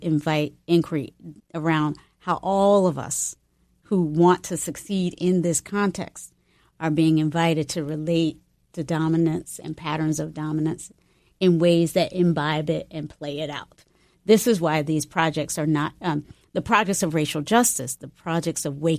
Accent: the South, United States; now in San Francisco, United States; when I moved to San Francisco from the South

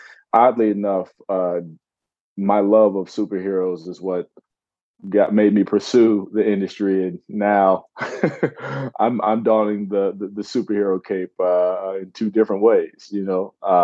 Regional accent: North Carolina, United States; born there; My brother and I, both of our parents were Marines. So we kind of got moved around a little bit. So born in North Carolina. Then we moved.

